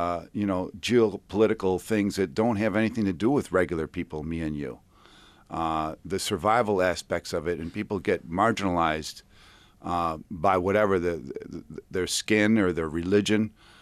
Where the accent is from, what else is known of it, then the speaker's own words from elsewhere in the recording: New York, United States; We're from the 10th Ward. We grew up on Lakeview Park.